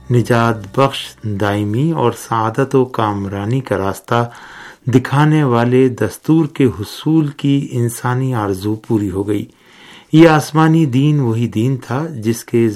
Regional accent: India; والدہ نے 3 مہینے کی عمر میں دادا دادی کے پاس رہنے کے لیے مجھے ہندوستان بھیج دیا۔

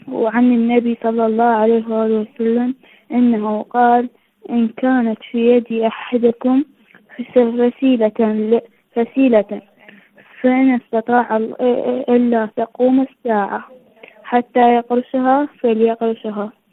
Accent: Iraq; من العراق.

